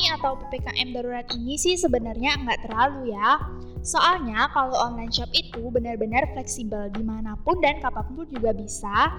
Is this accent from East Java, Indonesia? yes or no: no; Karangasem, Bali, Indonesia; now in Singapore; Aku sekarang kelas 11 dan sekolah di SMA Negeri 1 Sukawati. Asal aku dari Karangasem dan sekarang tinggal di Singapura.